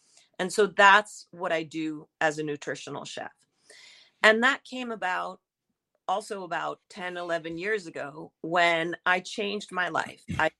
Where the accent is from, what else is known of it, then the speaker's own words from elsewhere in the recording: Italy; named after my mother because we're originally from Italy.